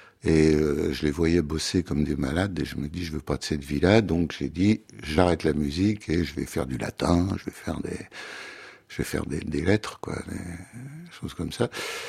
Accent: Paris, Île-de-France, France; Non, je suis né à Paris et j'y suis resté jusqu'à 12 ans.

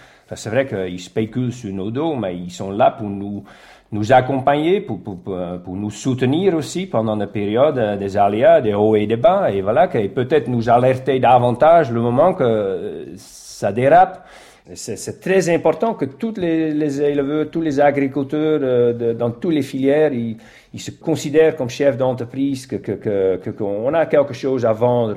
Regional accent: Netherlands; now in France; éleveur laitier à Mauriac, à Skaouet. Depuis 22 ans, je suis d'origine des Pays-Bas.

